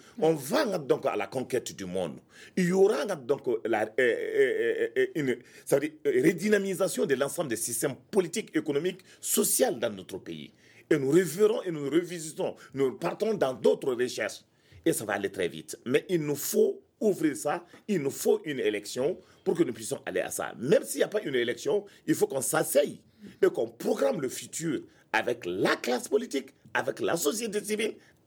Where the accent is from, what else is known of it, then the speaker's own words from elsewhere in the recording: Mali; En tant que Malien.